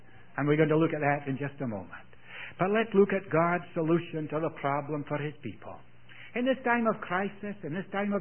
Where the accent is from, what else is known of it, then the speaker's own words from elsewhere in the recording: Scotland, United Kingdom; also born or lived in India; I was taken from India. That's where I was born. Some of you here were taken from Scotland. That's where I grew up.